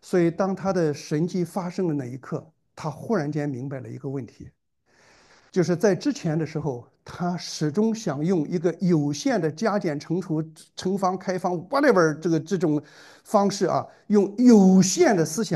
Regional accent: Shandong, China; 我们山东人

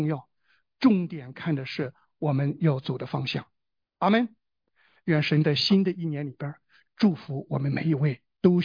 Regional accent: China; born there; 我小的时候出生在中国

